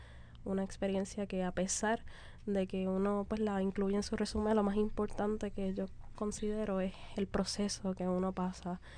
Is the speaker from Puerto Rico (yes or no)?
yes; Puerto Rico; variantes que nos hacían únicos como puertorriqueños y hacernos como superhéroes puertorriqueños